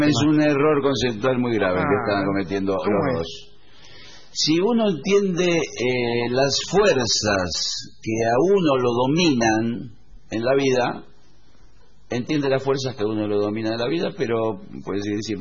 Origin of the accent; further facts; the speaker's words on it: Montevideo, Uruguay; La cantidad de gente que vino de Uruguay, venimos de Montevideo buscando una respuesta